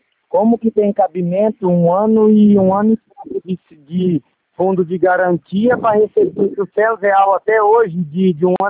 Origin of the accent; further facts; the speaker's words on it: Limeira, São Paulo, Brazil; aqui em Limeira, que eu sou de Limeira.